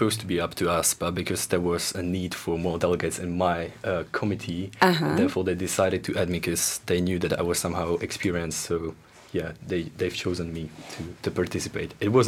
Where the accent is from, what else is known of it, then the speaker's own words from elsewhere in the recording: Slovakia; English is a second language; I come from Slovakia and I represent the country of Nigeria at this current conference.